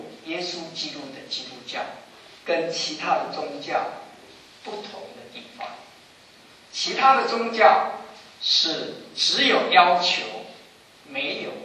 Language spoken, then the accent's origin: Chinese; Taiwan; born there; 我是台湾出生的啊，台湾话有一句话就是说